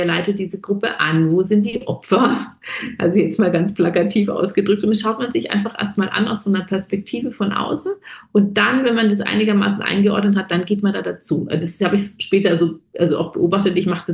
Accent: Germany; meine Mutter war ja deutsch. Also ich bin in Deutschland geboren, komplett deutsch aufgewachsen.

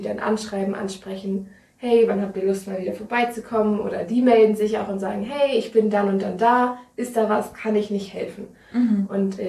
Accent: Lower Saxony, Germany; Ich komme aus dem schönen Weserbergland, ganz anders als das Flachland hier.

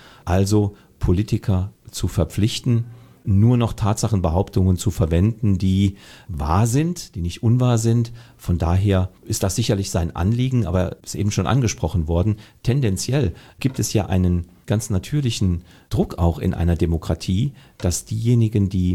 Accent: Saarland, Germany; ich bin Saarländer, ich bin Deutscher und ich bin Europäer.

